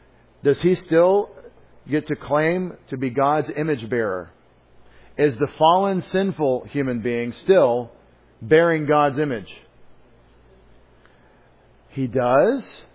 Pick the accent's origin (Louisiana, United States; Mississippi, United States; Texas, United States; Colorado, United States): Texas, United States; Because I'm from Texas, so most of the people I know are from Texas.